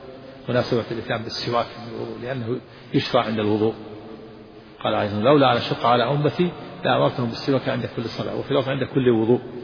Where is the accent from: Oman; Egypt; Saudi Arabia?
Saudi Arabia; Tihama; فيوجد عندنا في الجنوب في تهامة شجر في الشوارع في المملكة